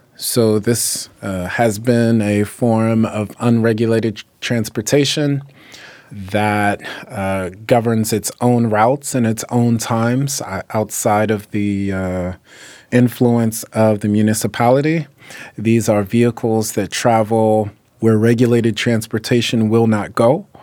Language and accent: English; North Carolina, United States; it harkened back to the environment in which I was raised in North Carolina